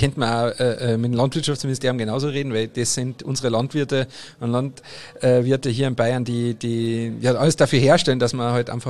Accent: Carinthia, Austria; aber wir in Kärnten, ne, ich bin ja Kärntner

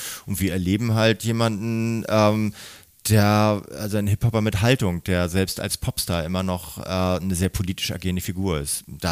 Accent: Hamburg, Germany; born there; Ich bin gebürtiger Eppendorfer

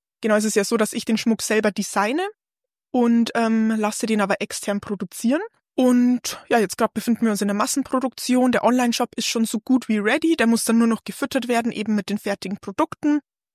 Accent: Bavaria, Germany; now in Nuremberg, Germany; bin 27 Jahre alt und bin gebürtige Niederbayerin. Aktuell wohne ich in Nürnberg, ziehe aber bald um nach München.

